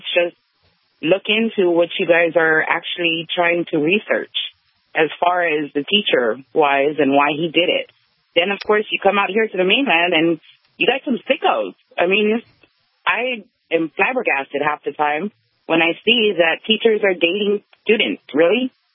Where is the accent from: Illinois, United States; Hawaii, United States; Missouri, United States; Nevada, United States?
Hawaii, United States; I'm originally from Hawaii, and a lot of kids knew their teachers, not personally. I mean, you know, driving by, it was a small island.